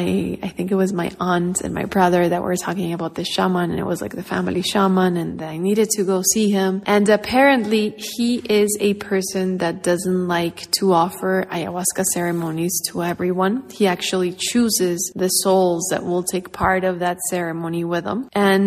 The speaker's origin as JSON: {"language": "English", "region": "Santa Cruz", "country": "Bolivia", "tie": "born or raised there", "also_born_or_lived": "La Paz", "said": "And I was born in La Paz and I was raised in Santa Cruz, but still, as a Bolivian"}